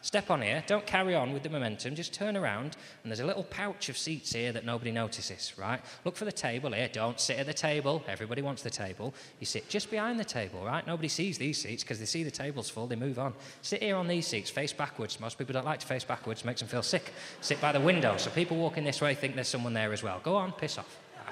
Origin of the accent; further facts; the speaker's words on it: Bermondsey, London, United Kingdom; born there; I've got a face, mate. I was born in Bermondsey.